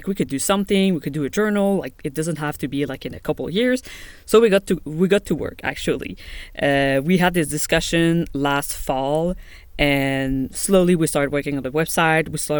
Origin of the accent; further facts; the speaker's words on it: Montreal, Quebec, Canada; Yeah, I grew up in Canada, in Montreal, Quebec.